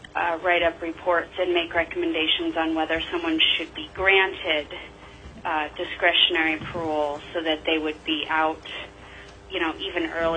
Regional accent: Fairbanks, Alaska, United States; I was born and raised in Fairbanks. I went to the University of Alaska Fairbanks here

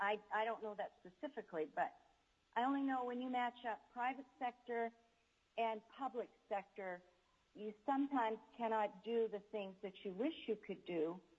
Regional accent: Alaska, United States; I would prefer to do that in my home state, Alaska.

